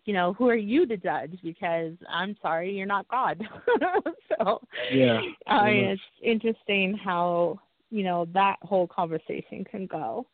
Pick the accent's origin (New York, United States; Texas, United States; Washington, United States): Texas, United States; Houston; also born or lived in Mexico; I was actually brought from Mexico from an orphanage to Houston, Texas.